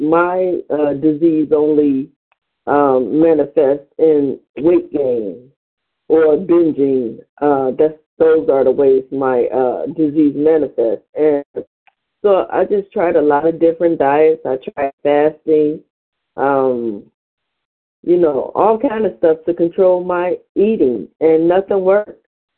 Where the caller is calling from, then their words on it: Cleveland, Ohio, United States; I'm calling from Cleveland, Ohio